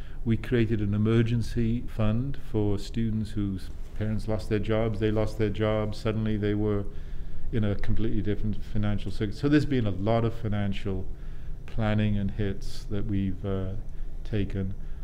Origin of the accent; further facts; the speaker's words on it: Wales, United Kingdom; accent: Welsh; Oh, you talk to my wife about that. She thinks I get away with murder because of my accent.